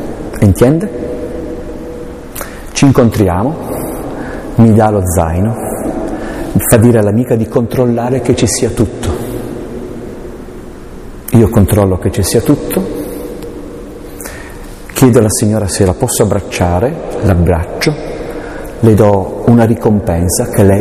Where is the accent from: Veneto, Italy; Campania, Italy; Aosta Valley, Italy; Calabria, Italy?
Aosta Valley, Italy; Io sono valdostano, chiedo scusa.